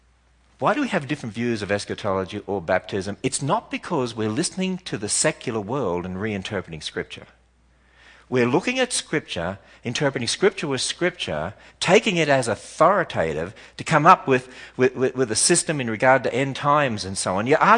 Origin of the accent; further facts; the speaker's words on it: Australia; now in United States; You know, I learned this as an Australian, even though we speak English in Australia. Well, the original. When we came over to America, we learned that you would not communicate if you didn't understand.